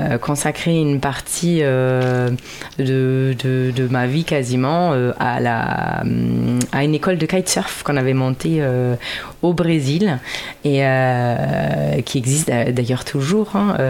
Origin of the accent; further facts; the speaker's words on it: Lübeck, Schleswig-Holstein, Germany; French is a second language; je suis allemande, j'ai eu l'occasion de beaucoup voyager déjà étant jeune partout en Europe